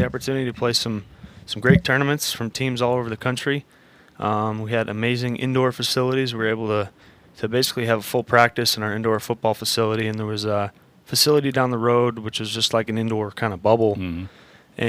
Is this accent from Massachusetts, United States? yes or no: yes; East Longmeadow, Massachusetts, United States; East Longmeadow.